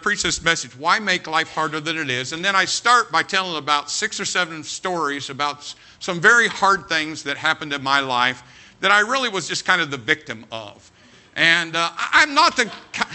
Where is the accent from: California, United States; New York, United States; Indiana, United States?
Indiana, United States; Jacksonville; here I am brand new from Jacksonville, Indiana.